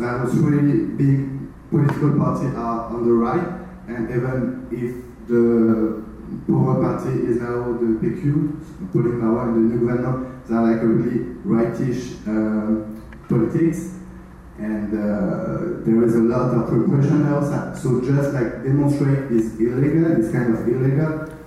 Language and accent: English; France; English is a second language; And I'm from France originally. When I was younger, there was a lot of strike, like every year.